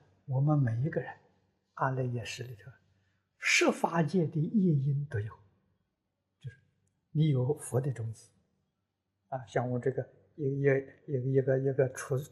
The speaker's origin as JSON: {"language": "Chinese", "country": "China", "said": "那我们中国人俗话说，人死了都做鬼了。"}